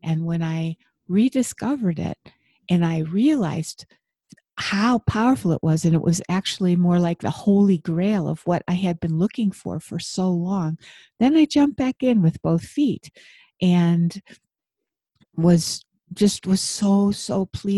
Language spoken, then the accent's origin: English; Buffalo, New York, United States; And I grew up in Buffalo where there's a lot of snow.